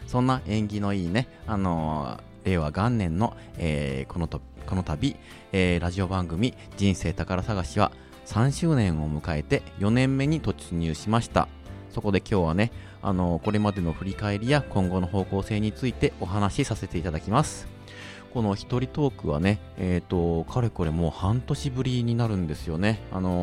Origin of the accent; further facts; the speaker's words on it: Hiroshima, Japan; born there; もともとですね、おぎゃーと生まれたのが1972年に、広島で生まれました。